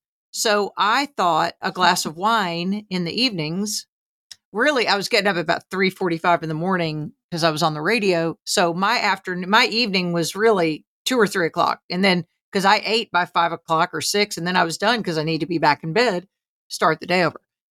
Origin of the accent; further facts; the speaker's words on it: Newark, New Jersey, United States; born there; I told her I was born in Newark.